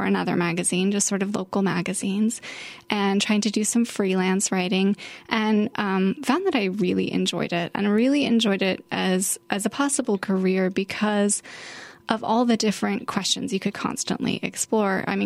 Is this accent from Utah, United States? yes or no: yes; Salt Lake City, Utah, United States; I grew up in Salt Lake City, Utah, and I always wrote.